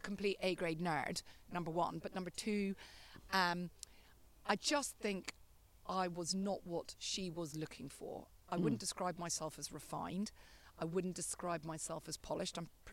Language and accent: English; Northern Ireland, United Kingdom; accent: Northern Irish; my Northern Irish accent was pretty strong, and so they made me speak in French so they could work out what I was actually saying.